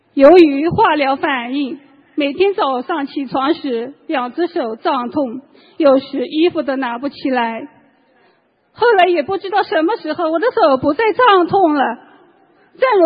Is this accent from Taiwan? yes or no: no; Jiangsu, China; 我来自中国江苏